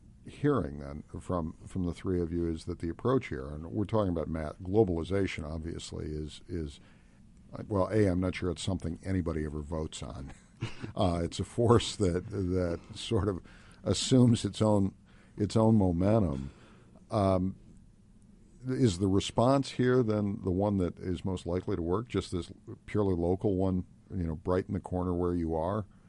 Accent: Cleveland, Ohio, United States; born there; also born or lived in St. Louis; I was born in Cleveland, for example, which is a city that has really struggled. And I spent a couple of years early in my life living in St. Louis

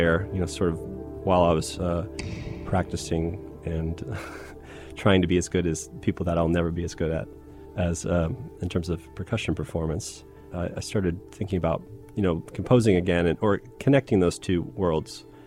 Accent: Kentucky, United States; I'm from Kentucky, but it just happens to have like nationally recognized percussion program.

